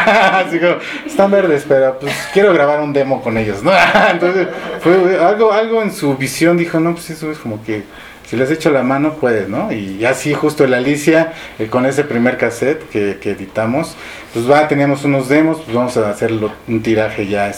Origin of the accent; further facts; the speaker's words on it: Mexico; Si bien éramos un grupo de rock mexicano, porque somos mexicanos